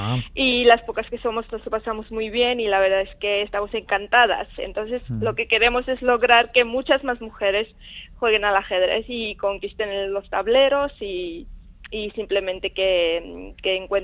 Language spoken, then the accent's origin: Spanish; Georgia; en mi país de origen, en Georgia, hay un boom de niños y niñas